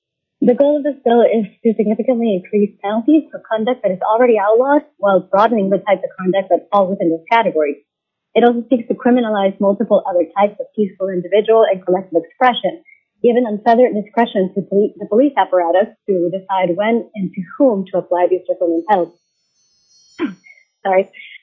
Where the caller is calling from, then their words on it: Eagle River, Alaska, United States; I'm calling from Eagle River, Anchorage, Alaska.